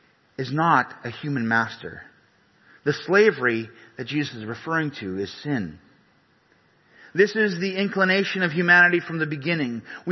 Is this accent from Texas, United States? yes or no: yes; Edinburg, Texas, United States; born there; also born or lived in Nicaragua; I was born to Canadian parents. But I was born in Edinburgh, Texas.